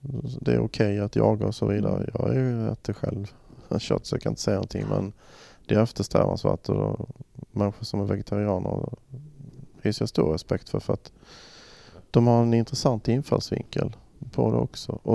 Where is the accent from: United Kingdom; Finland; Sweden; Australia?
Sweden; Blekinge; Själv så gick jag mycket ute i min mammas gamla skog där hemma i Blekinge.